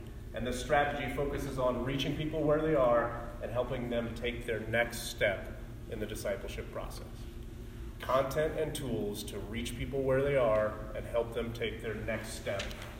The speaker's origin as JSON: {"language": "English", "region": "Colorado", "country": "United States", "tie": "born or raised there", "said": "Here in Colorado, I grew up in Colorado."}